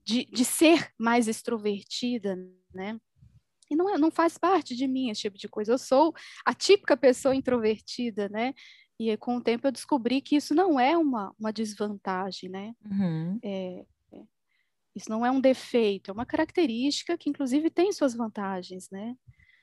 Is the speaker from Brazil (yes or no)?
yes; Belo Horizonte, Minas Gerais, Brazil; now in Natal, Brazil; eu sou mineira de Belo Horizonte, mas moro em Natal há quase 3 anos.